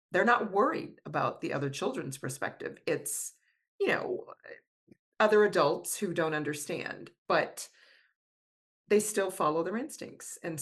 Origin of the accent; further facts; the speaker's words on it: United States; But, you know, I'm American with hesitation, but I am, this is, you know, where I'm from and what I see.